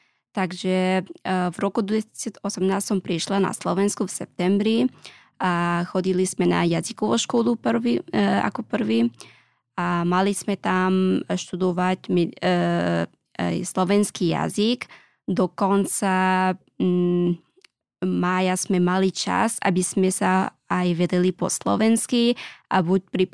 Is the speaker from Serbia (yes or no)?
no; Afghanistan; Slovak is a second language; now in Slovakia; a som z Afganistanu a študujem medicínu na Lekárskej fakulte Univerzita Komenského a mám tu na Slovensku ešte dvoch bratov a rodičia bývajú v Afganistane.